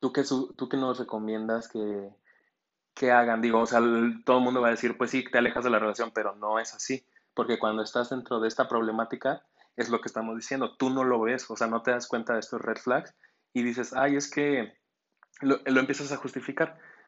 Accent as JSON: {"language": "Spanish", "country": "Mexico", "said": "como somos de México, tenemos como esta mentalidad machista"}